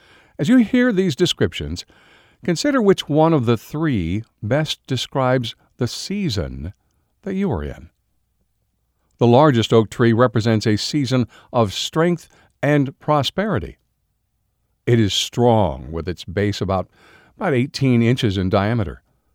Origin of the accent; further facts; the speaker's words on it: California, United States; I was raised in California, and the property I grew up on had a large, huge oak tree in the backyard.